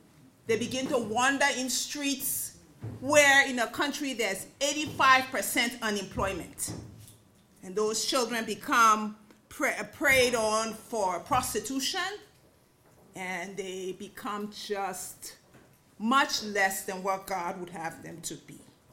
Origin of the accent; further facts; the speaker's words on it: Liberia; I grew up in Liberia. In fact, I graduated from the University of Liberia